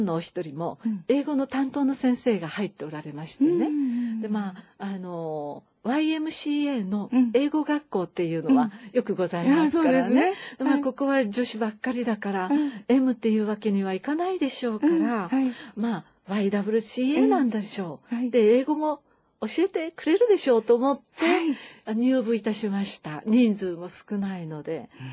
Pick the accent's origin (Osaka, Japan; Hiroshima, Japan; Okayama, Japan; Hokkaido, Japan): Osaka, Japan; now in Kanto, Japan; もう大阪にいた頃より長くなりましたね